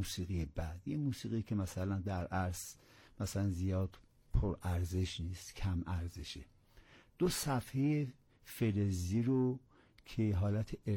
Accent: Tehran, Tehran Province, Iran; born there; من متولد 1330 هستم، در تهران هستم، به دنیا اومدم

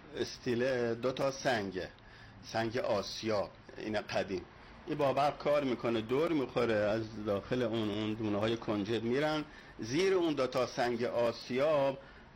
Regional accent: Shushtar, Khuzestan, Iran; بنده اصالتاً خوزستانی هستم، شهرستان شوشتر.

